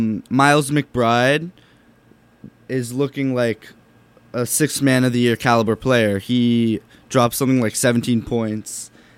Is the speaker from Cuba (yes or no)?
no; New York, United States; Another team I've been watching this week as a New Yorker is the Knicks.